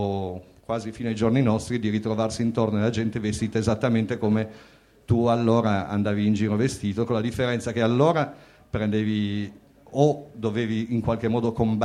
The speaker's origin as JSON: {"language": "Italian", "town": "Turin", "region": "Piedmont", "country": "Italy", "lives_now": "Milan, Italy", "said": "sono di Torino, ma in qualche modo sono arrivato a Milano. Mi ci ha portato il punk all'inizio e poi mi ci ha portato altre storie adesso, per cui vivo in questa città."}